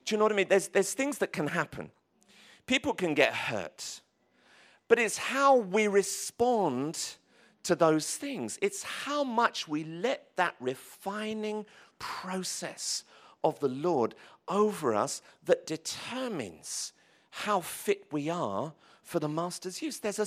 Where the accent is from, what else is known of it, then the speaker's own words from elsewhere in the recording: London, United Kingdom; Growing up in London, I'd suffered a lot of rejection